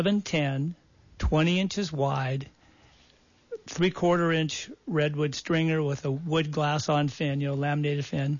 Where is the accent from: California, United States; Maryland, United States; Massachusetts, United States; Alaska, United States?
California, United States; Santa Monica; So when I was a kid, I grew up in Santa Monica, beach kid, body surf, swim, whole deal.